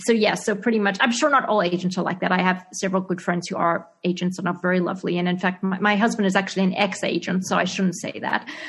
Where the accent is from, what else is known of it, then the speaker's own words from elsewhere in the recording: Zimbabwe; accent: Zimbabwean; also born or lived in Australia; I was living in Australia at the time, and a guy came up to me and he made fun of my Zimbabwean accent.